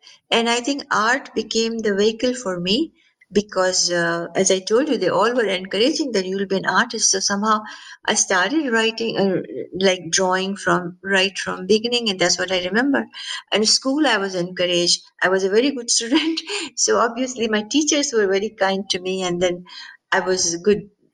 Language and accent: English; India; born there; And I was born in India.